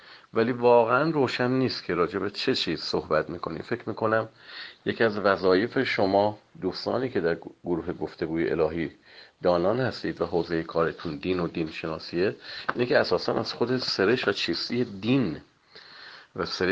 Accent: Iran; born there; من در قرن 20 به دنیا آمدم، نه مثلا معاصر پیامبر در دوران پیامبر، اینکه من در ایران به دنیا آمدم، نه مثلا در یونان

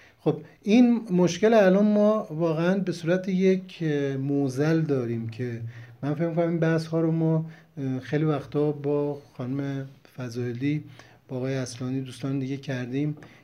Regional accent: Tehran, Tehran Province, Iran; born there; من خودم به شخصه با وجودی که در اون محله به دنیا اومدم

